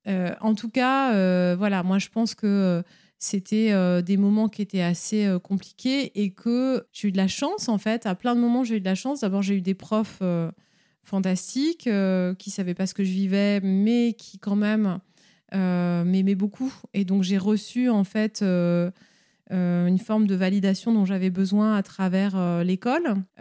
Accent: Orléans, Centre-Val de Loire, France; also born or lived in Paris; J'ai grandi à Orléans, puis ensuite à Paris.

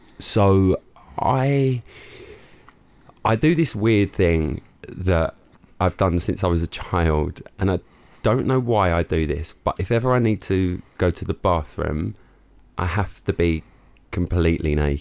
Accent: London, United Kingdom; now in Essex, United Kingdom; I grew up in London. So sort of playing out in London, you sort of... It weren't like where I live now in Essex.

